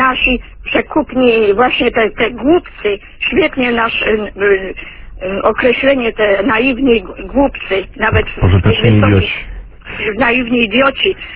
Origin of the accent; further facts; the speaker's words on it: Poznań, Greater Poland Voivodeship, Poland; ja jestem poznanianką, jestem dumna z tego